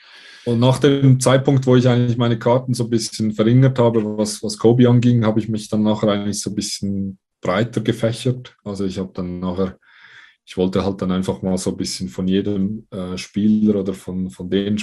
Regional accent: Switzerland; weil das bei uns in der Schweiz halt wirklich noch so ein bisschen das größere Thema ist

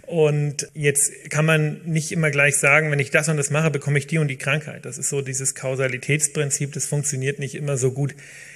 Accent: Greiz, Thuringia, Germany; Nein, also ich komme aus dem Osten, ich komme aus Thüringen.

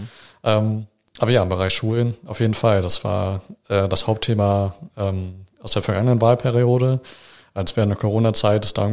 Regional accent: Remscheid, North Rhine-Westphalia, Germany; also born or lived in Wermelskirchen; ich würde mich selber auch als Remscheider bezeichnen. Offiziell wurde ich aber in Wermelskirchen im damaligen Krankenhaus geboren. Habe aber immer in Remscheid gewohnt. Und bin aus meiner Familie, die kommt eigentlich, kommen meine Eltern beide aus Rheinland-Pfalz.

